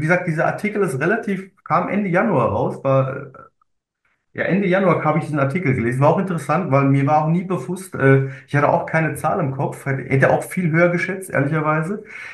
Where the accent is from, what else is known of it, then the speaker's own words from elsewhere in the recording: Heidelberg, Baden-Württemberg, Germany; ich meine, ich komme ja aus dem Raum Heidelberg, Wiesloch, Walldorf ist Nachbargemeinde